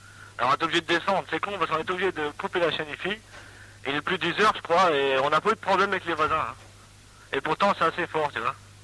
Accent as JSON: {"language": "French", "region": "Grand Est", "country": "France", "tie": "born there", "said": "Moi, je suis français plus récent, je suis né dans les Vosges."}